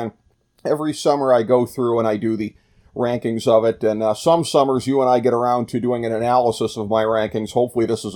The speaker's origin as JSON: {"language": "English", "region": "Ohio", "country": "United States", "tie": "born or raised there", "said": "Bob's a guy that is very popular in my home state of Ohio"}